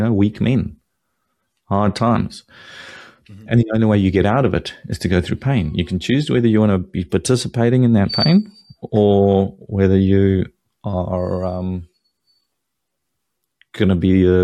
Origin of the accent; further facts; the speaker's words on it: South Africa; So I grew up in Africa where you had capital controls. We couldn't travel outside of the country with more than, I can't remember what it was, 10,000 rand or something like that.